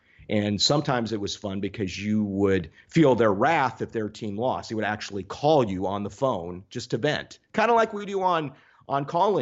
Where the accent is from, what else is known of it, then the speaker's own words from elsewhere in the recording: Washington, United States; Anyway, I get to go cover this huge event in my hometown with Ichiro, doing all these stories, going live back to Denver.